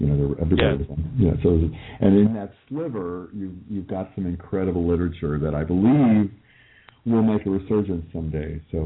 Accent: Kansas, United States; aunties, which we would call them aunties in the Midwest, I'm from Kansas.

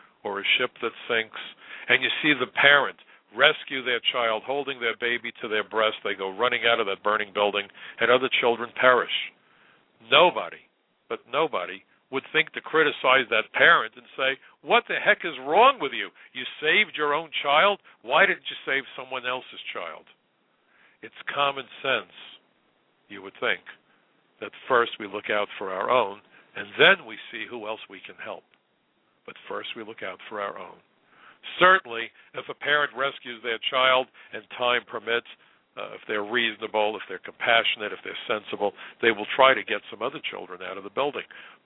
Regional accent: New York City, New York, United States; I can tell you as a New Yorker, I live in the most diverse city in the United States, if not the world.

